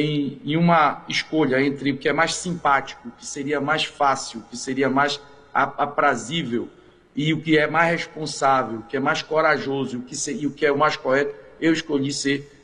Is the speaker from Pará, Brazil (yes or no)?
yes; Pará, Brazil; que olhe com atenção para o norte do país, de onde eu sou originário